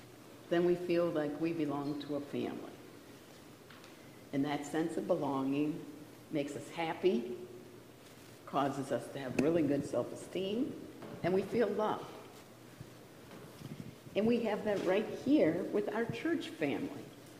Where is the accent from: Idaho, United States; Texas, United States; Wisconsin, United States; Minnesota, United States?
Wisconsin, United States; Sheboygan Falls; Is that just my hometown? Okay. Sheboygan Falls is a little backwards.